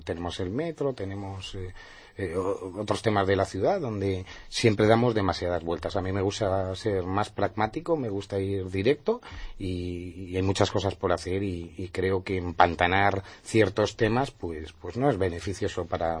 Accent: Asturias, Spain; moved away as an adult; yo soy asturiano, he venido aquí hace 4 años y medio

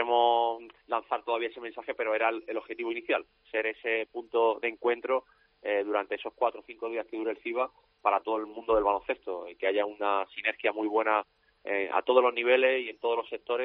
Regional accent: Andalusia, Spain; poder contar con el apoyo de las tres administraciones de mi tierra a nivel andaluz y a nivel malagueño es tremendo.

